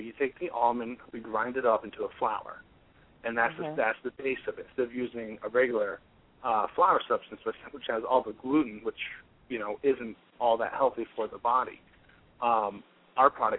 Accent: Hope, New Hampshire, United States; And I used to, you know, do it 11 years ago in my hometown in Hope, New Hampshire.

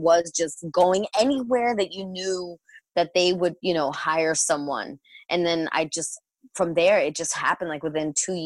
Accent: Bronx, New York, United States; I grew up on 179th in Creston. And if you're not familiar with the Bronx back in the day before it's like the new hot place to live, I mean, it was pretty bad.

